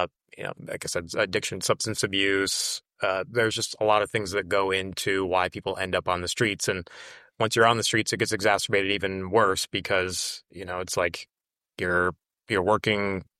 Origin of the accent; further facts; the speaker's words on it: South Dakota, United States; now in Kansas City, United States; I grew up in South Dakota. There wasn't a large homeless population that I saw of people. When I moved to Kansas City is when I first really started seeing it